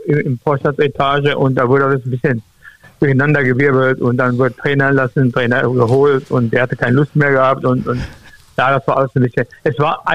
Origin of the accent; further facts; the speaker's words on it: North Rhine-Westphalia, Germany; Ich komme mal hier aus dem Westfälischen. Ne? Und für mich war hier Dortmund, Schalke, so, das war so ein Heimatgefilde. Ne? Und bin dann 70 nach Duisburg gekommen.